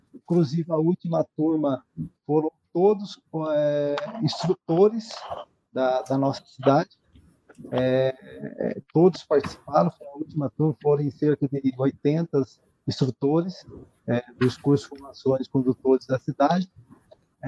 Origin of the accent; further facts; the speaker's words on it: Taubaté, São Paulo, Brazil; Bom, sou aqui do estado de São Paulo, mais precisamente da cidade de Taubaté, da região metropolitana do Vale Paraíba.